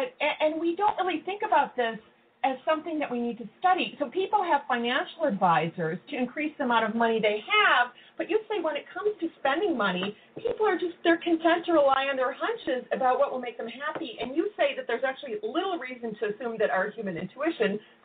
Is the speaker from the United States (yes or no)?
yes; Midwest, United States; But I'm from the Midwest, I was raised to be frugal